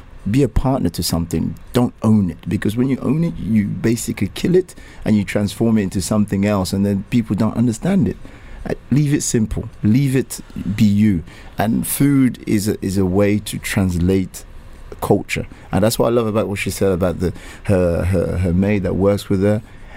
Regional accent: London, United Kingdom; also born or lived in Nigeria; I grew up in London, so basically I was born in Nigeria, grew up in London

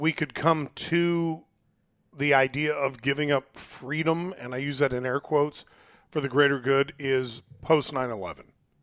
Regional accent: Kansas, United States; I mean, I'm from Johnson County. I've been to the Lake of the Ozarks.

